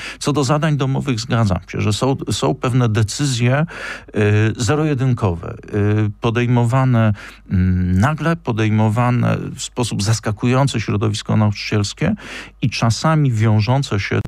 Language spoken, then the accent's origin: Polish; Kraków, Lesser Poland, Poland; Jesteśmy przecież z Krakowa